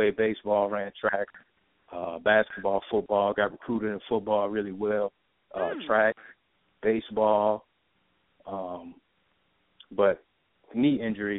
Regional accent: Miami, Florida, United States; born there; also born or lived in Alaska / Maryland / Biloxi, Mississippi; now in Atlanta, United States; I was born in Miami, Florida, 1983, to a military household, so I moved a lot. I moved from Miami to Alaska.

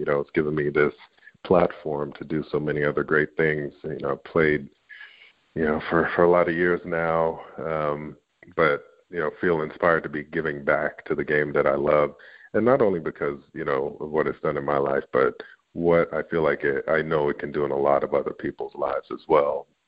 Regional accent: Canada; We do a lot of work up in Canada. I'm Canadian.

